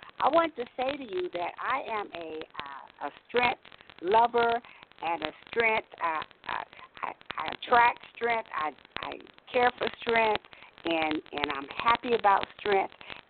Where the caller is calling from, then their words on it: Texas, United States; I'm calling from Texas.